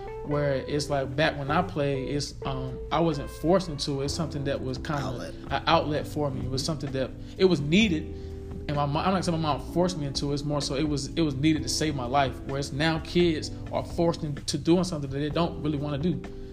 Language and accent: English; Raleigh, North Carolina, United States; growing up in Southeast Raleigh, you know, that was a very urban area, predominantly black people that stayed in that area.